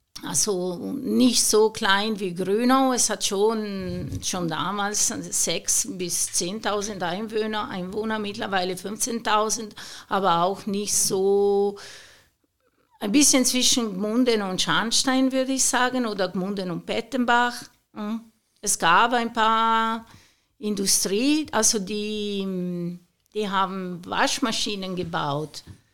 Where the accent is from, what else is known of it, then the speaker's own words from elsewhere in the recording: Lombardy, Italy; ich bin in Italien aufgewachsen, also in Norditalien.